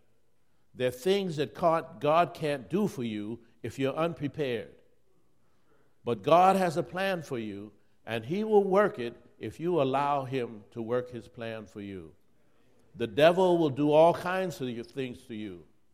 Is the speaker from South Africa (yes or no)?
no; New York City, New York, United States; Well, I'm from New York City.